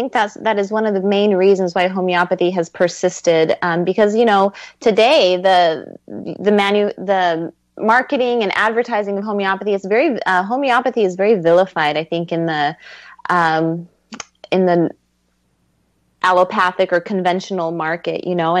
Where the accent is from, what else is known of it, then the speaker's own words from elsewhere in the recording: Brazil; And I'm originally from Brazil. I have nice, thick, beautiful hair.